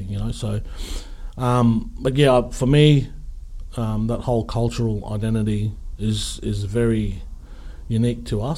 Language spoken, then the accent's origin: English; Mackay, Queensland, Australia; born there; I was born in Mackay, so Mackay as a working class community and me having a name like … I guess I always struggled to find my place.